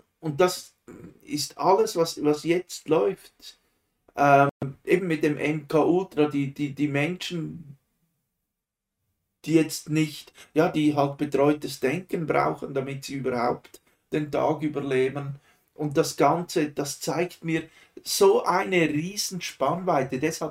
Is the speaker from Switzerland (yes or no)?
yes; Switzerland; bei uns in der Schweiz sagt man, es ist so eine Redewendung